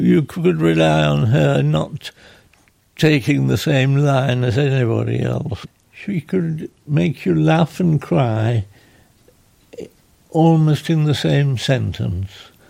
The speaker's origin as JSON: {"language": "English", "region": "England", "country": "United Kingdom", "said": "I know, in the last resort, I'm English"}